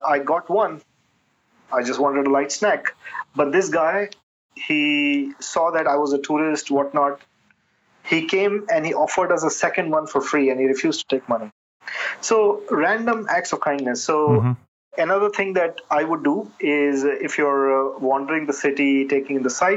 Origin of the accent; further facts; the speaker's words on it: India; now in United States; I usually tell them I'm from India.